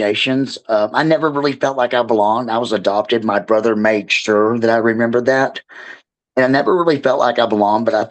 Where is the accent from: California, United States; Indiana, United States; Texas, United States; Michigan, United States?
Texas, United States; Mesquite; I was closeted throughout high school because I grew up in Mesquite, Texas, in the 80s.